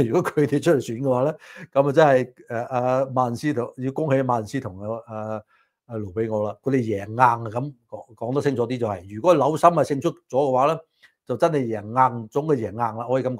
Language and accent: Cantonese; California, United States; 我哋加州人其實就非常之清楚噶啦。